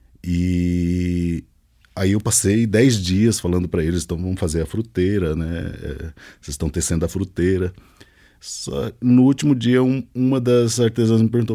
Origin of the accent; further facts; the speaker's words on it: Mato Grosso, Brazil; also born or lived in Paraíba; Mas quando eu fui para Paraíba, aquele outro novo mundo, e aí tudo era fresco, né? E aí sim, minha identidade ficou mais amarrada ao Nordeste do que ao Mato Grosso, onde eu nasci.